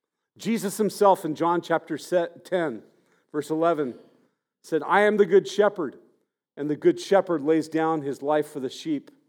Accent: Monrovia, California, United States; born there; I was born in Monrovia, but we seldom went there.

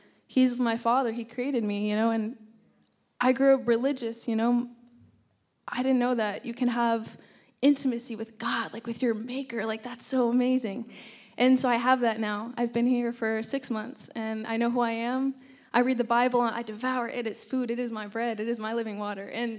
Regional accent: Arizona, United States; I was born and raised in Arizona.

